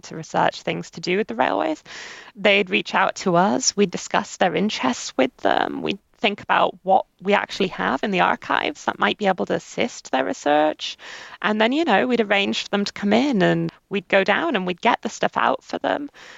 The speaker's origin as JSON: {"language": "English", "country": "Canada", "tie": "born or raised there", "accent": "English", "said": "So this isn't going to come across in my accent whatsoever, but I'm actually half Canadian. I was born and raised mostly in Canada, but with an English family."}